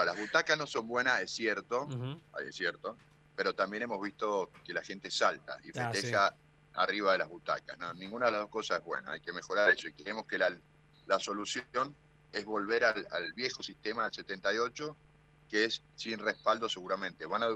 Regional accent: Mendoza, Argentina; A veces como mendocino, no como funcionario, no entiendo por qué no vienen acá

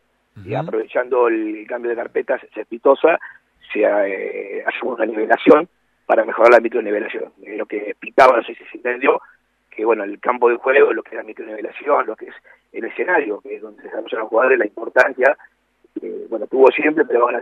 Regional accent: Buenos Aires, Argentina; now in Mendoza, Argentina; yo soy de Buenos Aires, pero bueno, el calor beneficia, obviamente, al sistema radicular.

